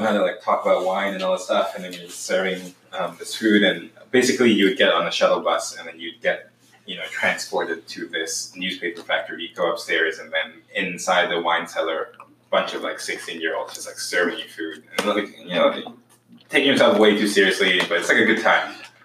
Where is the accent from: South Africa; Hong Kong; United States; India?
Hong Kong; moved away as an adult; So I'm from Hong Kong originally. I moved over here when I was 18 for college, which was 7 years ago.